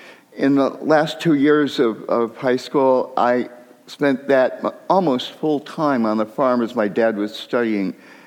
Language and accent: English; Lockport, New York, United States; born there; I was born in Lockport, New York, on the Niagara Peninsula in New York State, about 20 miles northeast of Buffalo and 15 miles east of Niagara Falls.